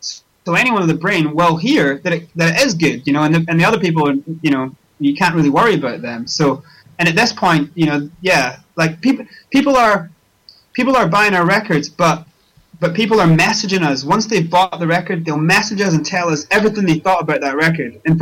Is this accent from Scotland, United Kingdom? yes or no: yes; Scotland, United Kingdom; also born or lived in South Africa; I'm from Scotland. I was born in South Africa and I was raised in Scotland from the age of 14.